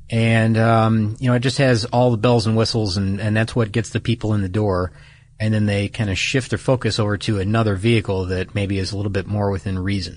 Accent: Detroit, Michigan, United States; And the reason that one stands out to me is because I'm from Detroit.

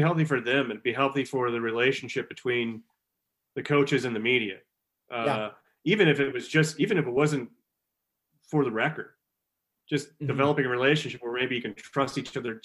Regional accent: Dubuque, Iowa, United States; We grew up in Dubuque. We got the Madison CBS, so we were huge Packer fans.

